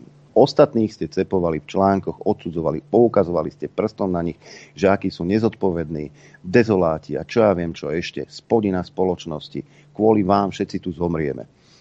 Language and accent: Slovak; Terany, Banská Bystrica Region, Slovakia; keď sme bývali v tom regióne, kde som sa narodil, tak v tej obci v Teranoch